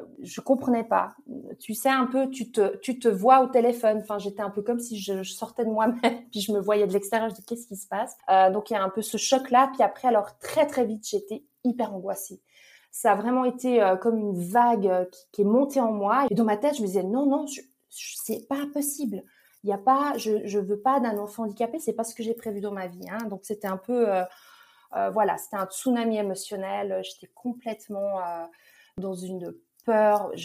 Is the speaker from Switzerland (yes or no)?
yes; Switzerland; à l'époque, ça ne l'était pas, en tout cas pas chez nous en Suisse